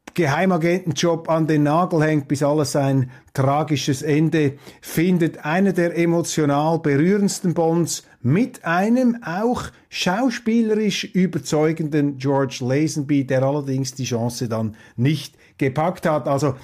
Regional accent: Switzerland; Und wissen Sie, als Schweizer bin ich einfach erstaunt über den Mangel an politischem Denken innerhalb dieser Kreise

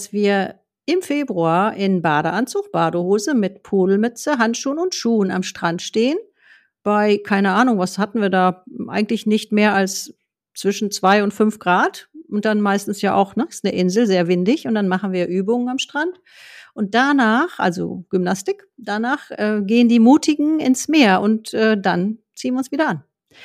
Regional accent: Dortmund, North Rhine-Westphalia, Germany; now in Wangerooge, Germany; ich bin 19 Jahre, komme ich aus Dortmund, habe ich da gelebt, aber ab da dann auch schon gleich Wangerooge.

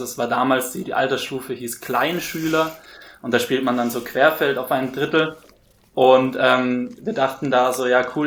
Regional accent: Hamburg, Germany; born there; ich bin in Hamburg geboren ursprünglich, ich bin ein großer HSV-Fan

